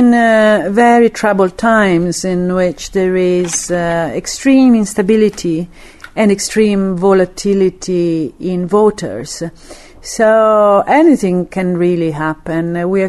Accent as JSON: {"language": "English", "country": "Italy", "lives_now": "United Kingdom", "said": "I'm from Italy but living in Britain."}